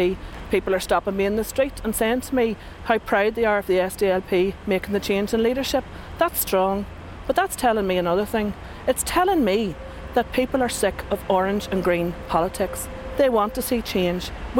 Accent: Newry, Northern Ireland, United Kingdom; I grew up in Newry, educated in Newry, got married in Newry and shop in Newry.

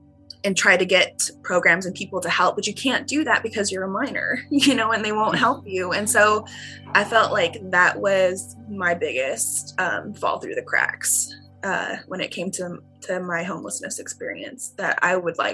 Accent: San Jose, California, United States; I'm actually from San Jose, California.

